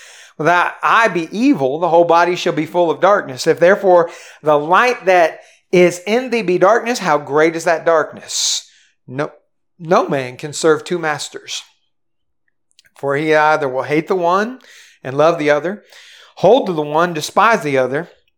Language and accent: English; Steubenville, Ohio, United States; I grew up in Steubenville, Ohio, and I lived very close to the Ohio River.